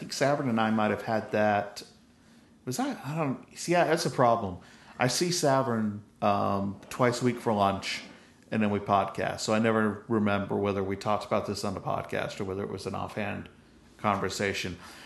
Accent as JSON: {"language": "English", "region": "Scotland", "country": "United Kingdom", "said": "and I was like, well, I'm from Scotland, so Scottish."}